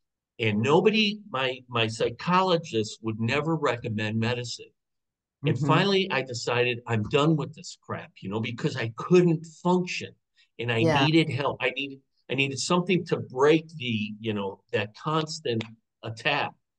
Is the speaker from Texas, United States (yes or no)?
no; Chicago, Illinois, United States; moved away as an adult; now in Portland, United States; I'm originally from Chicago, and as I said in the book, after I graduated from college, I drove out to Portland. So all my family was back in Chicago